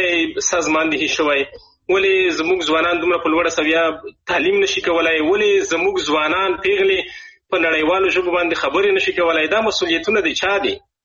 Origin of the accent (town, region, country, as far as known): Afghanistan; now in Germany